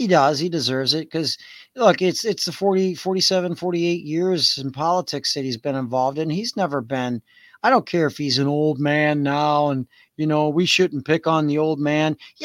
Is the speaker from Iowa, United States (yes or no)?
yes; Dubuque, Iowa, United States; I'm growing up. I grew up in Dubuque, Iowa. And I was like, shit, man, you're only like 80 miles away from me.